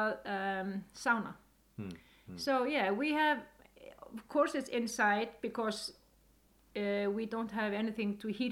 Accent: Reykjavik, Capital Region, Iceland; moved away; also born or lived in Akureyri; I came originally from Reykjavik, but then I moved to Akureyri. And I came here to teach dance for my dad.

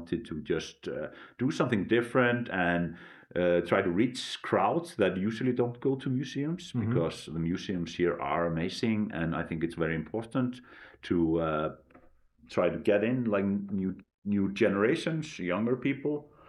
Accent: Westfjords, Iceland; now in Reykjavik, Iceland; I'm actually come from the Westfjords

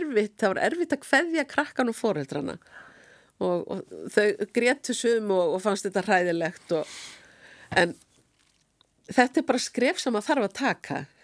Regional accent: Akureyri, Northeastern Region, Iceland; eins og ég alast upp á Akureyri, þá þetta verið alltaf öðruvísi. Akureyri er bara, var náttúrulega svo lítil bær

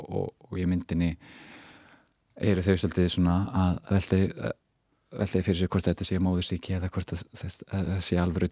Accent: Reykjavík, Capital Region, Iceland; ég ólst upp að mestu í Efra Breiðholti og var í Fellaskóla og fjölskylda mín er raun og veru bara svona stráng heiðalegt verkafólk

